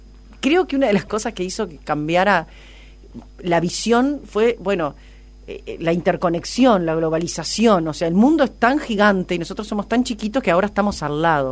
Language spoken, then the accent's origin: Spanish; Paysandú, Uruguay; me dice, ¿y vos de dónde sos? De Paysandú, le digo yo. Ah, porque hoy hablaste y ni se te nota.